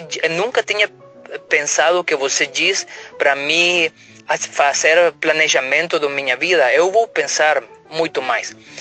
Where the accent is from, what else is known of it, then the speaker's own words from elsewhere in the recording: El Salvador; Portuguese is a second language; Como muitos outros ouvintes, eu sou do Salvador, mas não o Salvador do Brasil. Eu sou do Salvador, Centro-América.